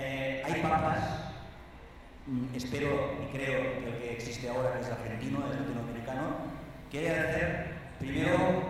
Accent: Spain; Naturalmente, yo vengo de España, yo Canadá no por tanto.

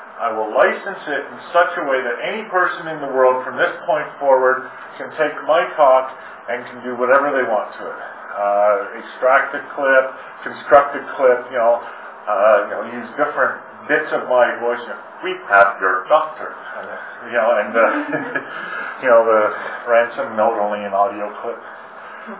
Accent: Canada; For those of you who don't know … I'm here from Canada.

